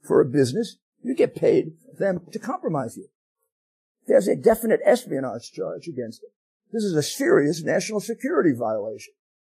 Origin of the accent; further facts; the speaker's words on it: Brooklyn, New York, United States; born there; I was born in Brooklyn. I wasn't born, on the moon.